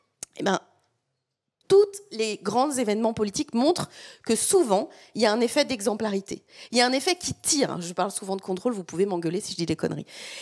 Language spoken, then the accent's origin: French; France; Et ben moi je suis française, du coup j'ai un peu la honte et j'aime pas du tout ça.